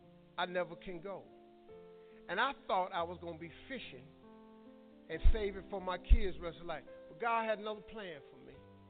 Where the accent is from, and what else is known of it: Cleveland, Ohio, United States